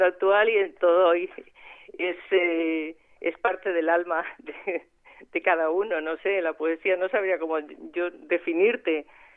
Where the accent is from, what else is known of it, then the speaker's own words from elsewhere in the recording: Aspe, Valencian Community, Spain; moved away as an adult; now in Santander, Spain; Yo pues soy de Aspe, no sé si creo que lo sabes. Vengo por aquí de vez en cuando, pues en Navidades, en verano. Vivo hace ya 25 años que vivo en Santander